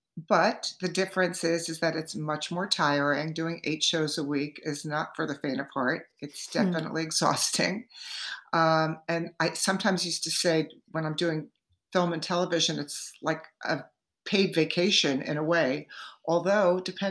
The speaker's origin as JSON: {"language": "English", "town": "Hewlett Bay Park", "region": "New York", "country": "United States", "tie": "born or raised there", "said": "In Hewlett Bay Park on the south shore of Long Island."}